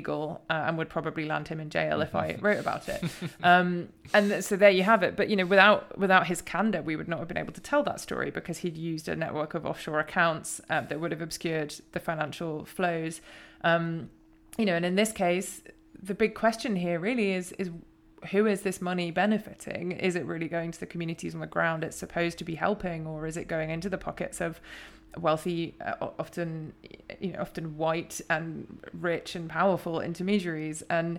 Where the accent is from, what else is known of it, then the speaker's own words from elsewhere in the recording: United Kingdom; Well, I am British, and London is by many estimates the money laundering capital of the world.